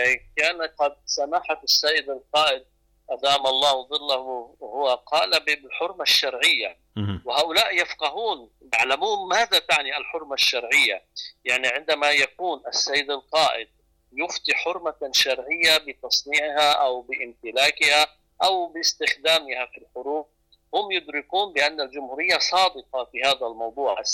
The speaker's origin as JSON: {"language": "Arabic", "country": "Lebanon", "said": "يعني حتى عندنا في لبنان نفس المسير تسلكه الولايات المتحدة"}